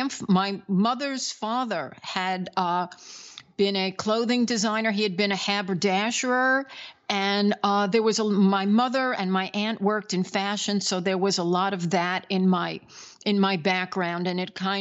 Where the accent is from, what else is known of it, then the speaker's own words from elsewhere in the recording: Brooklyn, New York, United States; Yes, but I grew up in Brooklyn in the gritty era.